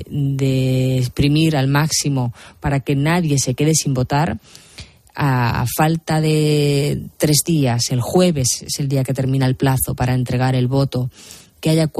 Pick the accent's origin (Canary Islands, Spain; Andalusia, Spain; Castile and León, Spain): Andalusia, Spain; en mi tierra, en Andalucía